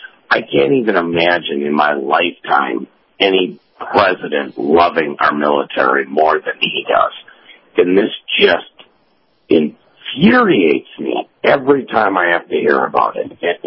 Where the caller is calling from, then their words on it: Tampa, Florida, United States; Yeah, hey … in Tampa.